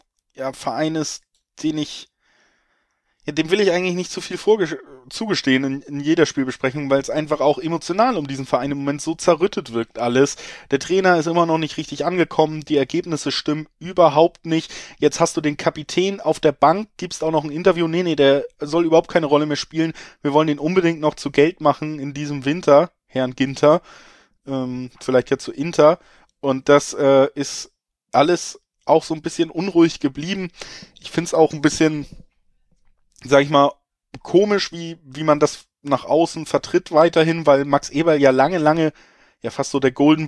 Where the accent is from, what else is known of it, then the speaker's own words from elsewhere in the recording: Hamburg, Germany; Ich komme aus Hamburg